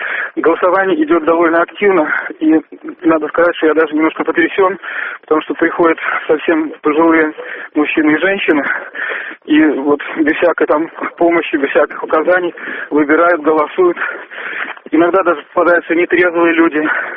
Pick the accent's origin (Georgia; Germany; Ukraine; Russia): Ukraine; я нахожусь в селе Макишин Городнянского района Черниговской области. Это почти самый север Украины, пограничный район с Белоруссией и Россией. В нашем селе, это мое родное село